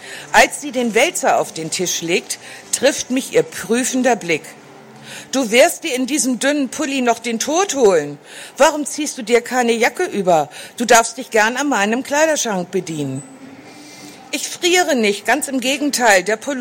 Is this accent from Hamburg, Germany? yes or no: yes; Hamburg, Germany; Also, die Spitzenweiber spielen in Hamburg, in meiner Heimatstadt.